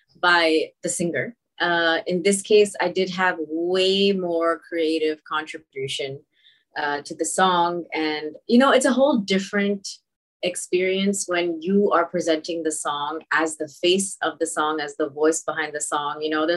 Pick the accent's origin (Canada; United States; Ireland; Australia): Canada; Toronto, Ontario; So Mickey's from Detroit and I'm from Toronto.